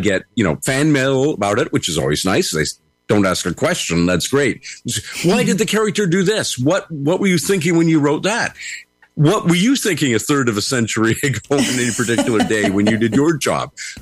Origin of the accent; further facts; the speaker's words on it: Canada; Well, I'm a Canadian and Brendan is a Canadian